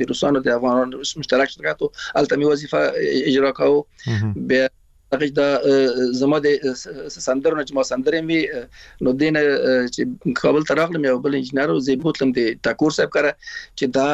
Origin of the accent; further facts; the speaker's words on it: Afghanistan; now in Iran; موږ د افغانستان راغلی یو، نو ایران راغلی مو